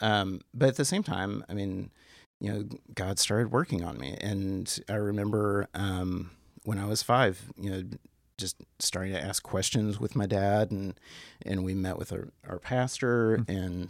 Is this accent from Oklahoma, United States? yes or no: no; Texas, United States; So I grew up just outside of Dallas, Texas, and grew up in a Christian home. We were a very Baptist house.